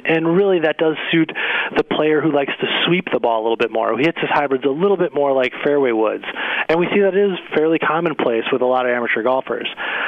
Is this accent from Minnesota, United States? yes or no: yes; Minnesota, United States; I grew up in Minnesota